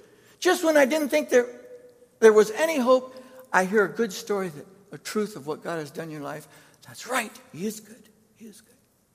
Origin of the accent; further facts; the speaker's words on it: Brazil; when I was growing up in Brazil, that I'd taken different of my friends to.